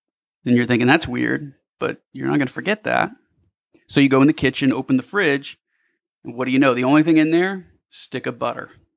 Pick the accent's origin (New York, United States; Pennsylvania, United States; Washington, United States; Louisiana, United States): Louisiana, United States; moved away; when I moved to Texas from Louisiana, I had to change my name because I would introduce myself.